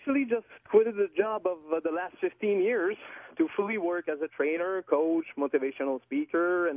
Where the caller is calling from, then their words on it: Quebec, Canada; first language French; English is a second language; Well, I'm calling from Quebec, in fact.